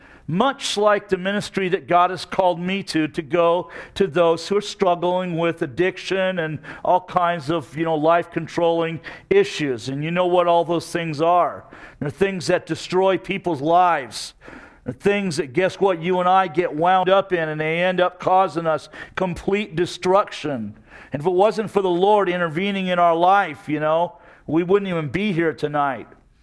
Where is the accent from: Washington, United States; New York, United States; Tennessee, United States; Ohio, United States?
Washington, United States; Seattle; They just told me they were actually up in my hometown of Seattle